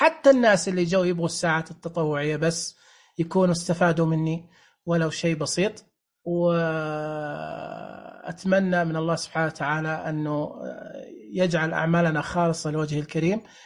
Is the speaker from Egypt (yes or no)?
no; Saudi Arabia; حتى في الدول عندنا في السعودية في شيء اسمه نظام الحكم